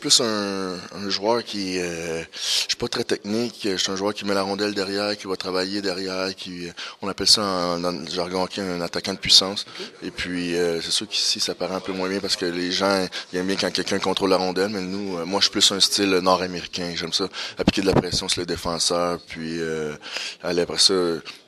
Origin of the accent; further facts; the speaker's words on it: Haiti; Moi, je suis haïtien.